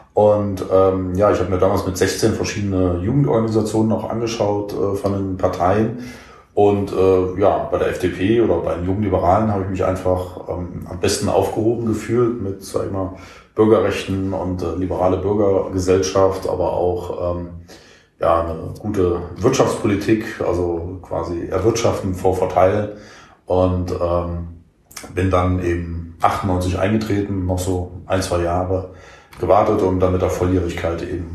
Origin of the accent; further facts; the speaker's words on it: Kassel, Hesse, Germany; Nee, ich bin gebürtiger Kasselener, wie man so schön sagt.